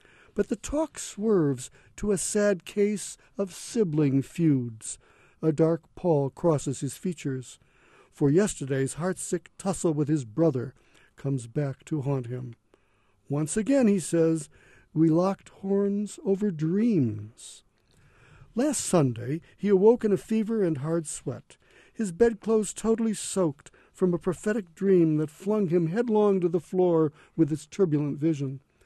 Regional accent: Detroit, Michigan, United States; I would say that my family, when I grew up in Detroit, was Reformed indeed.

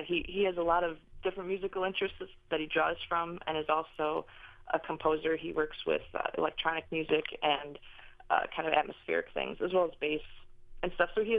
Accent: Illinois, United States; And I'm from Lake County, northwest of Chicago, and my dad is a farmer

